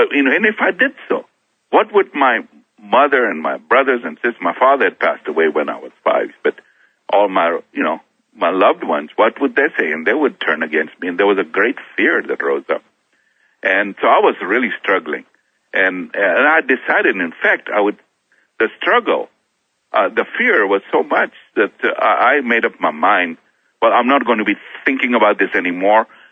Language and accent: English; Kenya; I was born and raised up in Kenya, Africa. But we were very devout Hindus and very proud. I came from a Rajput tradition that means sons of kings.